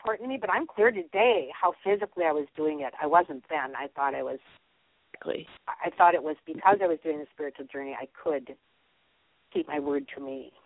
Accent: Minnesota, United States; now in Ann Arbor, United States; I'm from Minnesota, but I'm out in Ann Arbor, Michigan, and I've got three little boys.

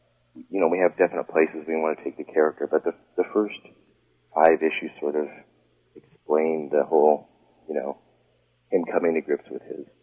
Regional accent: Midwest, United States; Kevin's a kind of local. I mean, I'm from the Midwest.

